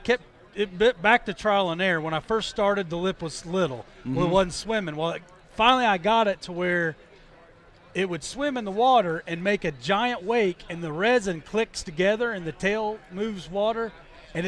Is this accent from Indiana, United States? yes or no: yes; Indiana, United States; moved away as an adult; I'm actually originally from Indiana, but I moved south in 97.